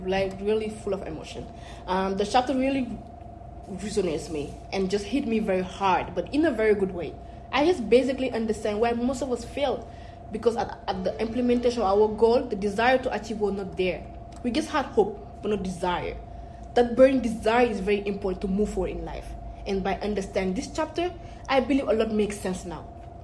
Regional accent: Senegal; English is a second language; I'm from West Africa, Senegal.

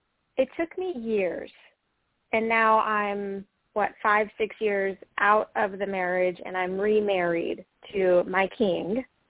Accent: Las Vegas, Nevada, United States; I'm born and raised in Las Vegas, and he was as well

